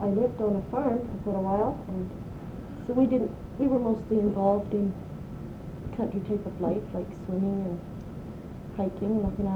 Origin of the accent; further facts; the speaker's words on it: Vigor, Saskatchewan, Canada; born there; I was born in Vigor, Saskatchewan in 1944.